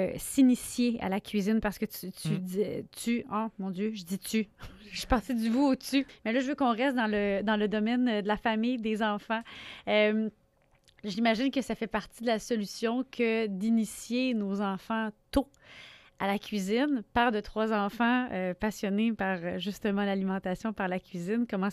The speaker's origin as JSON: {"language": "French", "region": "Quebec", "country": "Canada", "tie": "born or raised there", "said": "je viens de la région de Québec. Pas de Québec même, mais quand même. Je veux dire, on a tous été élevés un peu comme ça"}